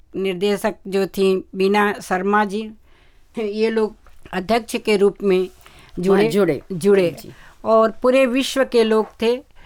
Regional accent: Ballia, Uttar Pradesh, India; born there; वहाँ मेरा जन्म बलिया डिस्ट्रिक्ट बलिया जिला में हुआ है

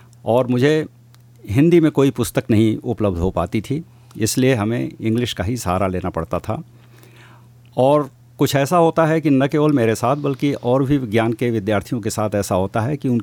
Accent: Varanasi, Uttar Pradesh, India; also born or lived in Prayagraj; और मैं भारत के उत्तर प्रदेश के वाराणसी ज़िले का रहने वाला हूँ। हमारी शिक्षा दीक्षा प्रयाग में हुई है

